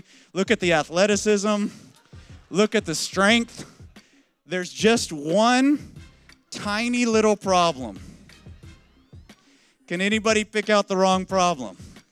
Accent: Lubbock, Texas, United States; I grew up in one of the strangest cities in the world, Lubbock, Texas

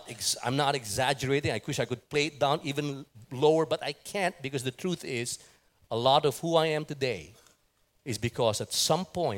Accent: Philippines; because I'm a Pinoy. I'm a Filipino.

